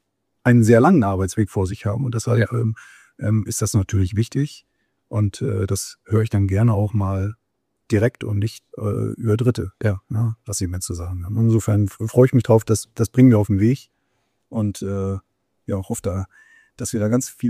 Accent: Parchim, Mecklenburg-Vorpommern, Germany; Ich komme ja tatsächlich ursprünglich aus Parchim, das ist im Mecklenburg-Vorpommern, also quasi im Osten unserer, also im Norden eigentlich, aber eben in der ehemaligen DDR. Und da bin ich ja quasi groß geworden.

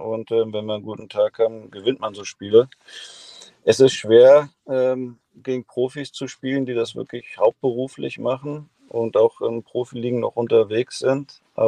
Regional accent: Berlin, Germany; Auch alter Berliner, ich komme ja auch aus Berlin

